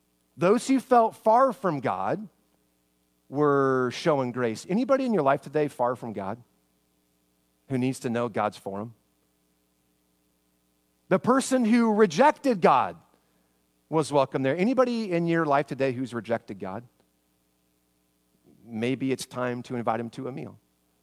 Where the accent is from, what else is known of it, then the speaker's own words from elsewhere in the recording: Spokane, Washington, United States; I worked for a basketball camp growing up in Spokane.